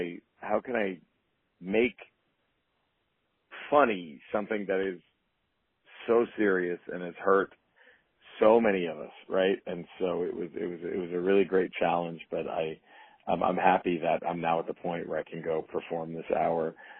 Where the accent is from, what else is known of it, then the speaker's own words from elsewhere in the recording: Dallas, Texas, United States; I mean, I'm born and raised in Dallas, Texas